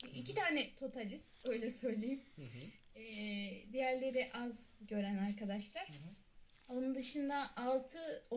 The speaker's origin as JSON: {"language": "Turkish", "region": "Kırşehir", "country": "Turkey", "tie": "born or raised there", "said": "Doğma büyüme Kırşehirliyim zaten. Hani hiç Kırşehir dışında okul hayatım olmadı."}